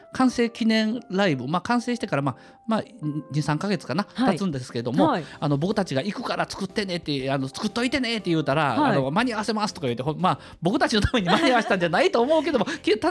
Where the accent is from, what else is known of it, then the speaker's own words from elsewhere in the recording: Kyoto, Japan; やっぱり僕はやっぱり京都で生まれ育ってますんでですね